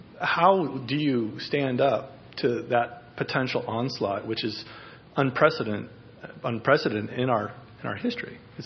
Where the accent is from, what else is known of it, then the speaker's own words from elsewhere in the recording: Oxford, Ohio, United States; born there; Born in Oxford.